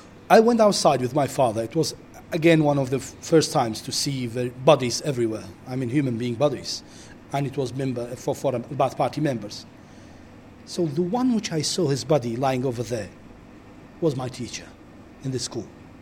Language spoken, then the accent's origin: English; Erbil, Kurdistan Region, Iraq; I'm from Erbil, 35, actually 36.